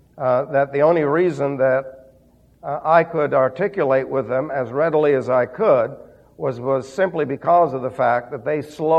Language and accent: English; Macedonia, Greece; Well, I'm a mountain man. I came from Macedonia. And we talk very slow, don't you know?